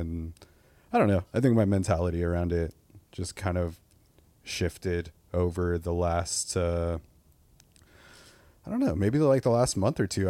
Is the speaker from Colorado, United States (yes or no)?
no; Corona, California, United States; Corona, California, which is like Riverside County. It's like 40 miles east of Los Angeles.